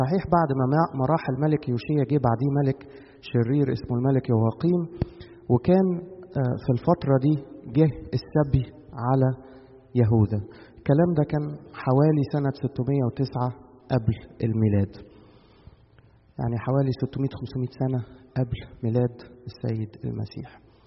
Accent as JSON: {"language": "Arabic", "country": "Egypt", "moved": "yes", "lives_now": "Canada", "said": "وإحنا قاعدين هنا في كندا بالنسبة أن إحنا جايين من مصر، إحنا الاثنين اتغربنا"}